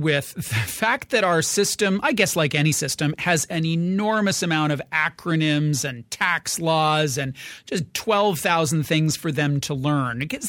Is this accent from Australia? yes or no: no; Canada; As a Canadian who was born here, who spent my life here, and who had a dad who spent lots of time talking about money